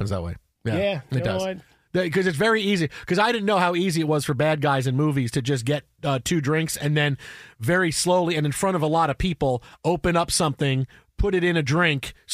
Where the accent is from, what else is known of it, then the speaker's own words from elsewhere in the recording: Staten Island, New York, United States; accent: Staten Island; Now I'm back in my Staten Island accent.